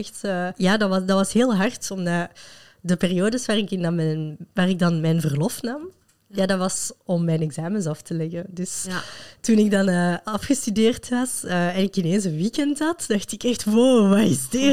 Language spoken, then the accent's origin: Dutch; Molenbeek, Brussels-Capital Region, Belgium; first language French; Dutch is a second language; Dus ik woon echt super graag in Brussel. Ik ben van Molenbeek en ik vind het echt een super fijne plek om te wonen.